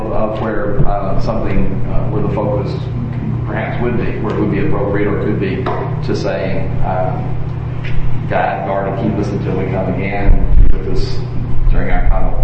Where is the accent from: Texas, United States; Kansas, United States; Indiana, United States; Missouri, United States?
Texas, United States; Odessa; he was passed from this earth a number of years ago when I was growing up in Odessa.